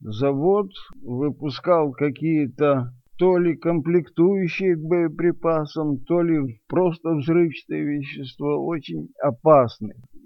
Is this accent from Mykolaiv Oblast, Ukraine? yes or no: yes; Novyi Buh, Mykolaiv Oblast, Ukraine; Поскольку мы эвакуировались из Нового Буга, Николаевской области